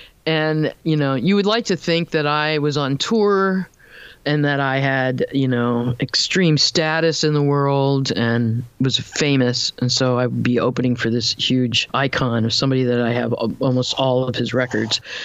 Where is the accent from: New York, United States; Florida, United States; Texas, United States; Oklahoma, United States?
Florida, United States; Well, that's, you know, it's kind of a mishmash remembrance of growing up in South Florida.